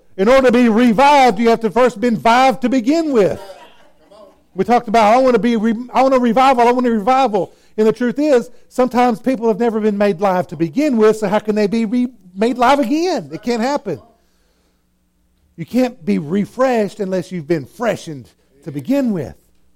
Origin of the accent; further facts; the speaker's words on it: Texas, United States; I grew up in West Texas. I know what a parched landscape is. I'm not talking about West Texas like the other side of San Antonio. I'm talking about way West Texas, the real desert stuff. That's where I was born and raised.